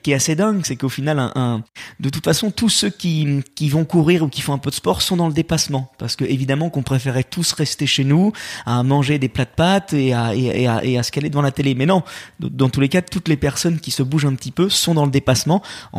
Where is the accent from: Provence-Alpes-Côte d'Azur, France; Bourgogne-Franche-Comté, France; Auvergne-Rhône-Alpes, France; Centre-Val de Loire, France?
Auvergne-Rhône-Alpes, France; Lyon; Je suis lyonnais. J'ai eu la chance en plus de grandir dans une ville qui a été 7 fois championne de France.